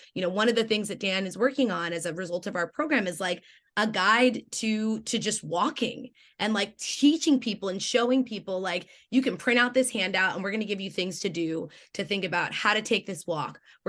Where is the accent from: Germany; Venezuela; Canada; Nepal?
Germany; now in Brooklyn, United States; I live in Bed-Stuy, right? And I think about my neighbors all the time. I grew up in Germany, surrounded by hills and all, but now I live in Brooklyn